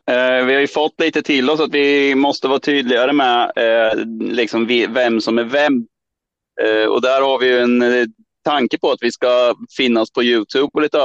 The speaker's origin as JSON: {"language": "Swedish", "region": "Östergötland", "country": "Sweden", "accent": "Östgötska", "said": "jag tycker inte att jag har så tydlig östgötska, men de flesta som lyssnar brukar ju tycka att det är väldigt östgötskt."}